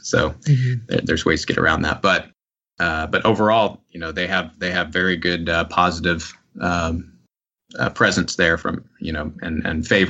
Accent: Plano, Texas, United States; now in Jordan; I grew up in Plano, in Plano, Texas, and been here pretty much all my life. But the last 3 years, I've actually been in the Middle East

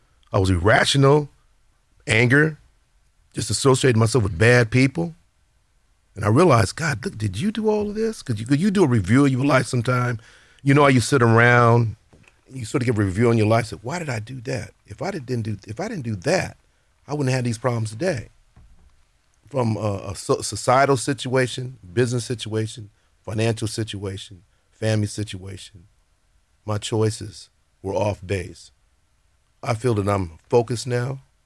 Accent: Deep South, United States; I've seen a man lynched. I've seen a man shot. I've seen everything. I'm from the Deep South.

